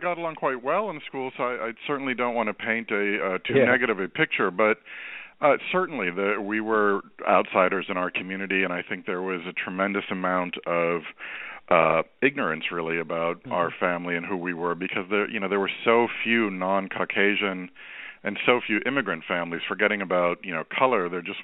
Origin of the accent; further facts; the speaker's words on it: Ohio, United States; born there; My parents emigrated in the 60s. They both came here to finish their education. I was born in Ohio in the early 70s.